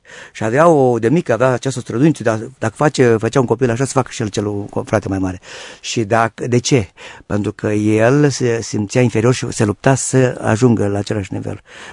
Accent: Moldavia, Romania; soția e munteancă, eu sunt moldovean

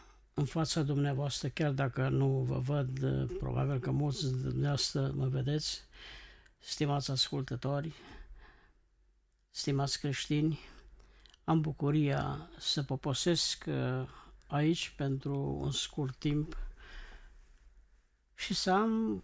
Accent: Sântea Mică, Arad County, Romania; born there; moved away; M-am născut în România, în satul Sântea Mică, comuna Zărand. Sunt într-o familie cu 11 copii.

